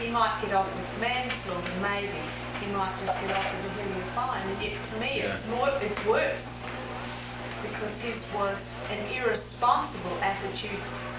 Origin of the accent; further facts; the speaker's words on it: New Zealand; I'm from New Zealand